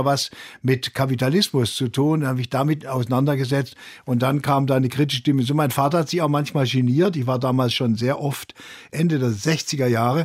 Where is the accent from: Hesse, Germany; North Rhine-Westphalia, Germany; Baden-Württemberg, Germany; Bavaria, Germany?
Baden-Württemberg, Germany; Bad Wildbad; Das in Bad Wildbad, wo ich groß geworden bin